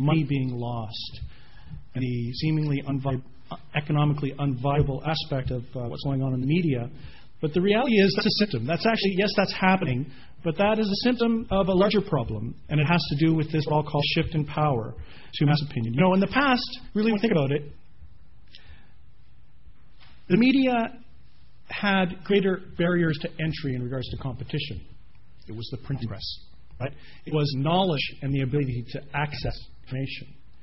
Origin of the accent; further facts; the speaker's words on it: Canada; even as a Canadian